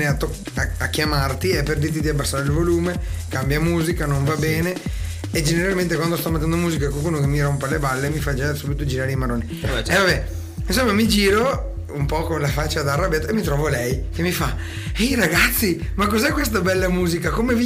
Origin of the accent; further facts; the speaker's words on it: Fontaniva, Veneto, Italy; noi siamo da Fontaniva